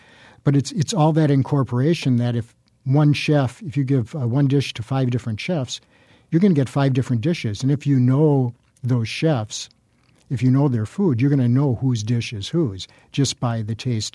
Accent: Milwaukee, Wisconsin, United States; everything that I've done over my life has been done here.

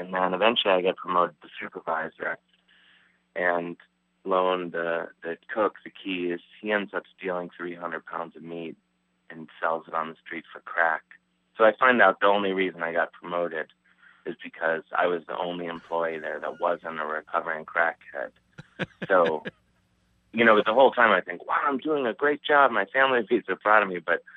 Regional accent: Cleveland, Ohio, United States; but I think they knew that I was this kid from Cleveland who really didn't know what was going on.

